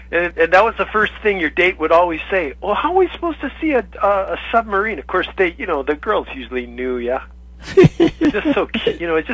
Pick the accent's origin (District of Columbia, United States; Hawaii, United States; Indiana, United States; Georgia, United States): Hawaii, United States; I so enjoyed growing up on Oahu during the 60s. Those were my high school years.